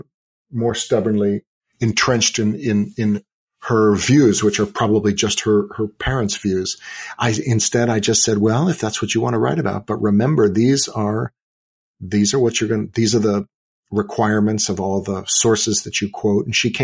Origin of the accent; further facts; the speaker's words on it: California, United States; and I was from the Bay Area.